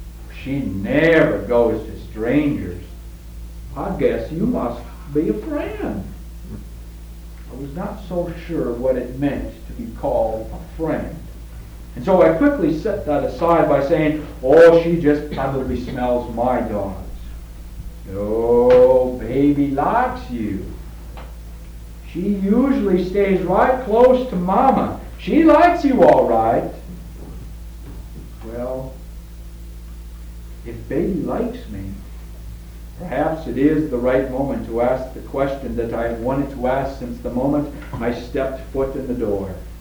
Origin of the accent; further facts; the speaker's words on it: Arkansas, United States; I was raised in Arkansas, and my mama took me to the Baptist church.